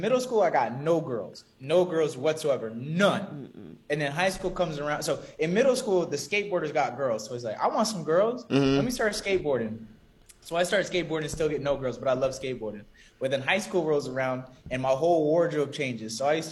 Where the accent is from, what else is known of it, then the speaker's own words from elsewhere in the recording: California, United States; born and raised in California.